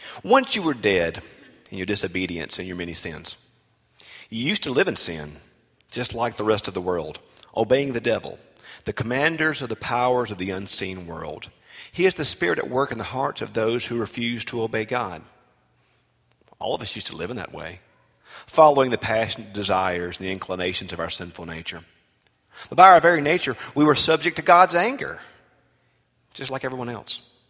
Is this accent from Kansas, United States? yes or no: no; Bogue Chitto, Mississippi, United States; Now, I'm from Bogachita, Mississippi, and Lithuania is a long way from Bogachita, Mississippi.